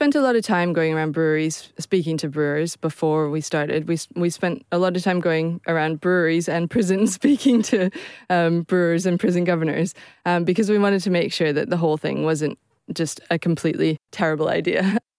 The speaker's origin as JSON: {"language": "English", "country": "Canada", "tie": "born or raised there", "said": "Tess and I grew up in Canada"}